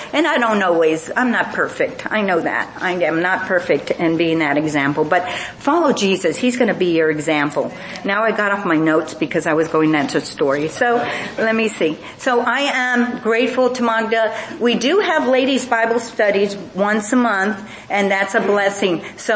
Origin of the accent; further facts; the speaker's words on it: Texas, United States; I'm American. We're from the United States. We're missionaries here. And they're saying, where are you from? Texas.